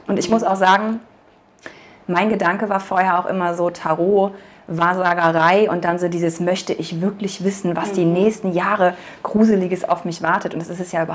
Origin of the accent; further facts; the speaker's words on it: Cologne, North Rhine-Westphalia, Germany; ich komme ursprünglich aus Köln